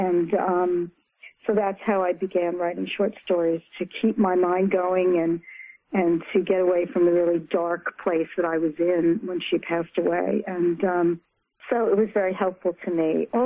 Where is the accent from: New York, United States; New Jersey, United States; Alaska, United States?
New York, United States; I grew up in Westchester County in a wealthy suburb.